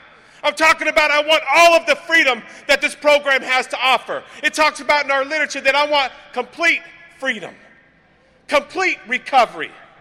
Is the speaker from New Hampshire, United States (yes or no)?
no; California, United States; I'm from California, right?